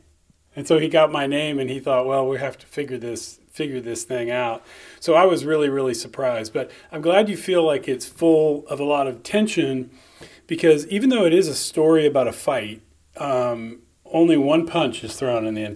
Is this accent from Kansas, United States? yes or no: yes; Dodge City, Kansas, United States; moved away as an adult; now in Indiana, United States; So I grew up in Dodge City in western Kansas in a very distinct milieu with people who really stand out in my memory. And even though I've lived in Indiana for 20 years, my family and I, we come back at least two times a year